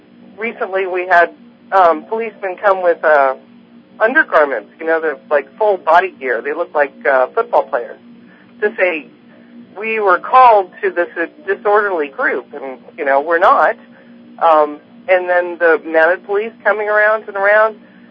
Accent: Richmond, Virginia, United States; One of the things that have been coming up in my hometown of Richmond, Virginia, is more and more police at public protests.

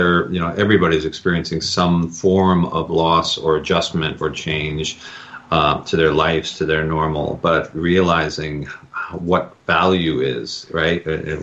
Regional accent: Ohio, United States; now in Los Angeles, United States; I've been in L.A. for long enough that, even though I grew up in the Midwest, south of Cleveland, but I've been in L.A. long enough that it feels like home.

